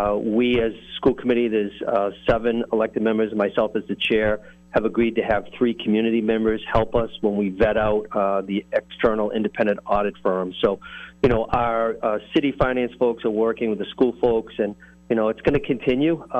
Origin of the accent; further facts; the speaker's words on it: United States; And, you know, as an American, as a taxpayer, I'm very concerned about that.